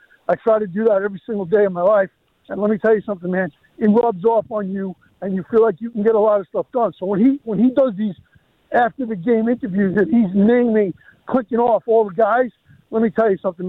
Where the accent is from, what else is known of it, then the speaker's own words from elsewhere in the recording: Long Island, New York, United States; I mean, I'm from Long Island. I'm a huge Yankees fan